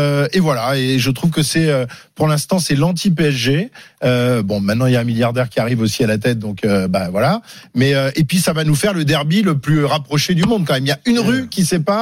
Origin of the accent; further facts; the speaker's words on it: Nice, Provence-Alpes-Côte d'Azur, France; Moi, je suis niçois